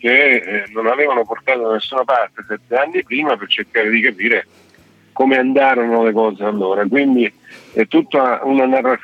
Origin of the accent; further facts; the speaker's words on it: Naples, Campania, Italy; Sono un napoletano, campano e lavoro in Toscana.